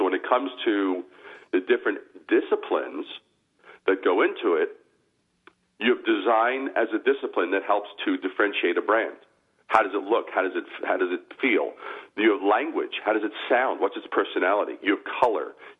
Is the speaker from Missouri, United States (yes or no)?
no; New York, United States; And growing up in New York, we would visit, you know, Greenwich Village, we'd go to museums and galleries and different things as I was growing up.